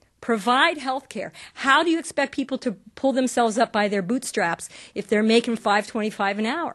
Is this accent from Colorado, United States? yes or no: no; Athens, Ohio, United States; I'm from Athens, Ohio, and I'm really nervous.